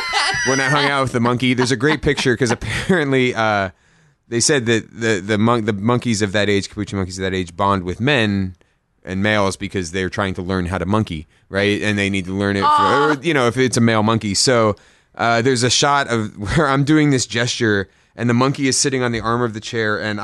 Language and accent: English; Kentucky, United States; him where I'm from. We had a little conversation about Kentucky and all this stuff.